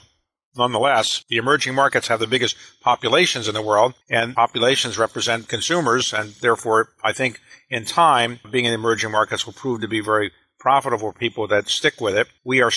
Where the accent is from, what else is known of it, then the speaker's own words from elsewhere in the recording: Baltimore, Maryland, United States; I grew up in Baltimore in the United States.